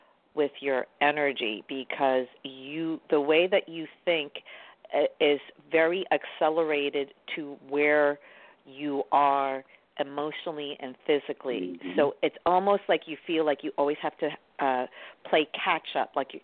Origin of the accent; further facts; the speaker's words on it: New York City, New York, United States; Now, I'm from New York City.